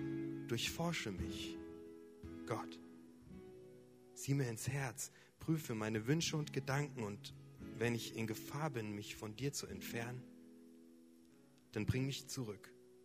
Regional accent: Mönchengladbach, North Rhine-Westphalia, Germany; Hi, cool euch zu sehen. Ich komme aus Mönchengladbach

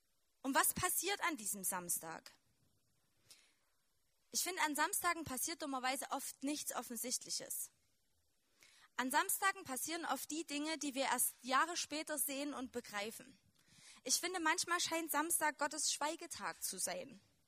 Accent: Chemnitz, Saxony, Germany; accent: Saxon; ich komme aus Chemnitz.

